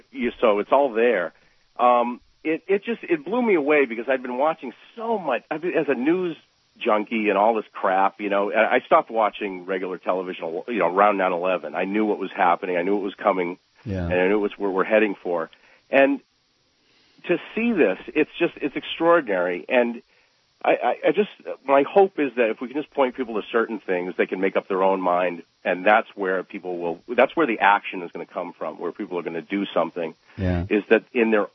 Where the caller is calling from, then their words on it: Portland, Maine, United States; Hi. I'm calling from Portland, Maine.